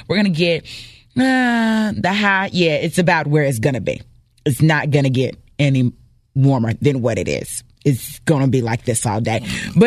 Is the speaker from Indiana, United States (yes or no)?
no; New Orleans, Louisiana, United States; born there; He was actually my neighbor in New Orleans. You know, I was born in New Orleans.